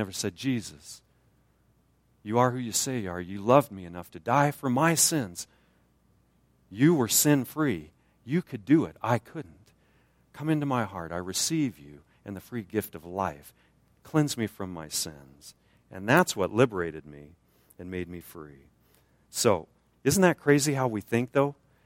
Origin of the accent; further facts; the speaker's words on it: United States; I thought, well, just because I'm an American and my grandparents were Christians, and I went to First Church of God in Phoenix, I'm a Christian.